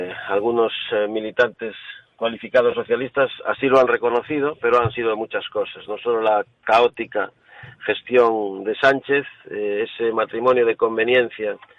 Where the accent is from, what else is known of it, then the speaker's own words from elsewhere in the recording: Galicia, Spain; Somos 25, dos gallegos, Abel Caballero y este que le habla.